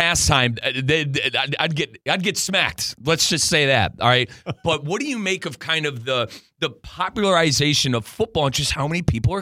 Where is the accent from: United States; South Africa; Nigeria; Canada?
United States; Cleveland, Ohio; born there; born in Cleveland, a baseball town.